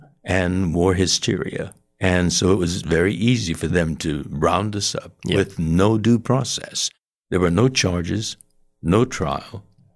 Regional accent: Los Angeles, California, United States; born there; I was born in Los Angeles, California. My mother was born in Sacramento, California.

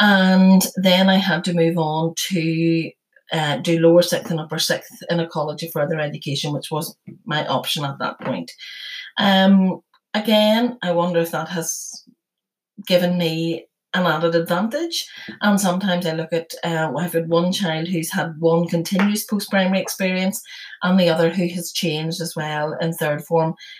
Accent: Armagh, Northern Ireland, United Kingdom; I grew up in Armagh.

